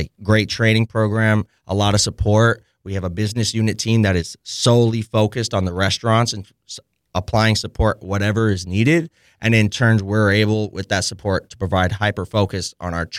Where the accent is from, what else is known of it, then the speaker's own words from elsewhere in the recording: Boca Raton, Florida, United States; I'm from Boca Raton, Florida.